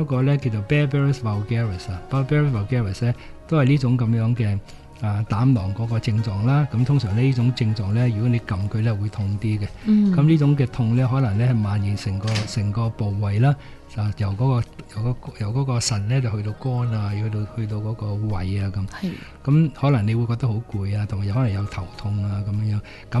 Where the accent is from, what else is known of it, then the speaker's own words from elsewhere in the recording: Hong Kong; 我哋香港人咧喺食物嗰方面咧會用啲薑啦